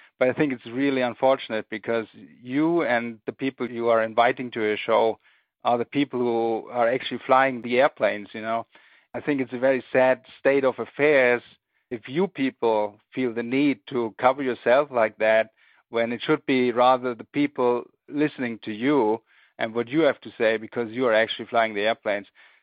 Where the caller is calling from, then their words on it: Germany; I'm calling from Germany.